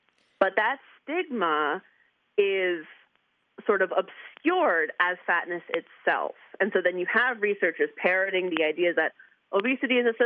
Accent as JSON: {"language": "English", "region": "New York", "country": "United States", "said": "I'm from New York, so we walk everywhere."}